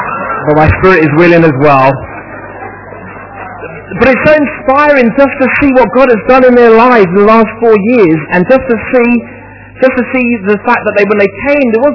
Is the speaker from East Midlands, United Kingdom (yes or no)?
no; London, United Kingdom; We grew up in North London.